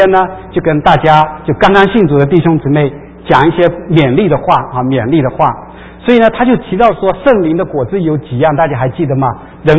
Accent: China; 不像我们中国人非常看重这个谦卑

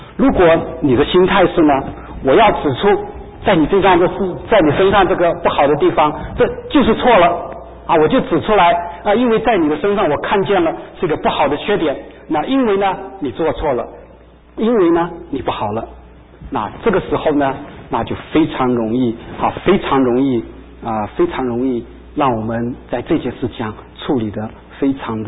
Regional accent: China; 就是我们中国人讲的叫做忠言逆耳呢

